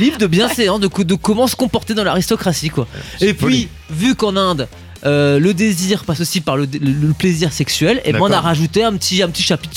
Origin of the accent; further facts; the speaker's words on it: Grand Est, France; chez nous en Alsace, on n'a rien à envier